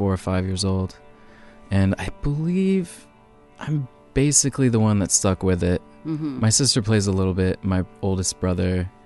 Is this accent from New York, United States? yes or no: no; Iowa, United States; now in Portland, United States; I grew up in the Midwest in the northwestern Iowa.